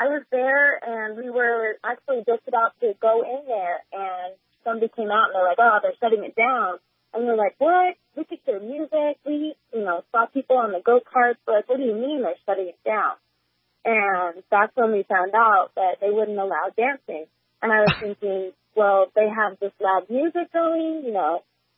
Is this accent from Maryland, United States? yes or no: no; Houston, Texas, United States; I'm from a big city. I'm from Houston, Texas.